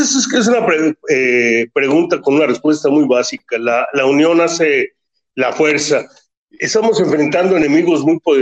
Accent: Oaxaca, Mexico; de manera terca, necia, como somos los oaxaqueños, lo volvemos a plantear ahora

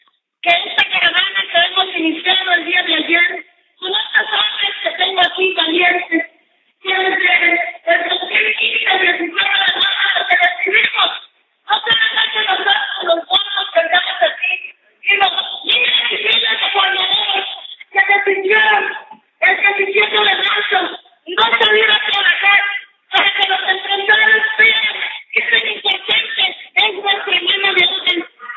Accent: Oaxaca, Mexico; originaria del estado de Oaxaca. Creo que ya lo vieron por la estatura, ¿verdad? Ya se dieron cuenta. Soy oaxaqueña, con mucho orgullo lo digo

